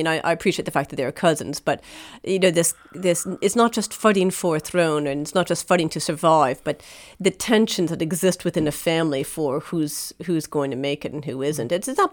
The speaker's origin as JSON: {"language": "English", "country": "Canada", "said": "I'm definitely going to, as a Canadian, I'm definitely going to have to go to that too."}